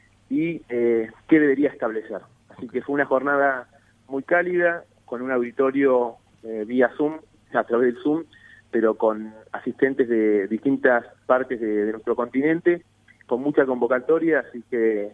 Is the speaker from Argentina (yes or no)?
yes; Argentina; elegido como representante argentino